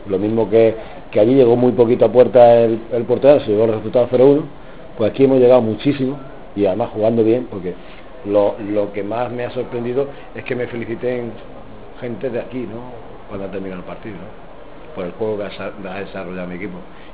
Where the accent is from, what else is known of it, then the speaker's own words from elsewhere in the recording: Lucena, Andalusia, Spain; porque estoy hablando para la televisión de mi tierra, de Lucena.